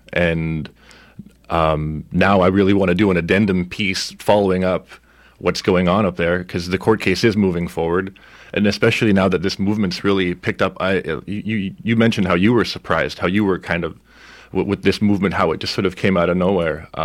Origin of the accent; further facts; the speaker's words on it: Alberta, Canada; now in Portland, United States; Yeah, I've been in Portland for 2 years. I was born and raised in northern Alberta. I grew up on Beaver Lake Cree Nation. It's northeast of Edmonton, sort of halfway between Edmonton and Fort McMurray. Uh-huh. Moved here 2 years ago